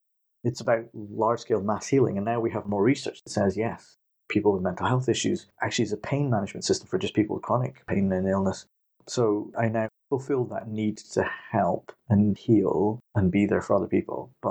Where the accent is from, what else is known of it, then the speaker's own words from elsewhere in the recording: India; born there; So I'm 40. I was born in 78 in India, and I was born to two Christian missionary parents